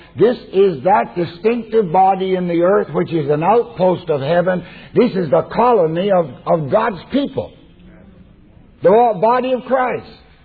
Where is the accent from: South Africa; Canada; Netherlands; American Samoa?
Canada; now in United States; Well, I'm a Canadian. I live in the States.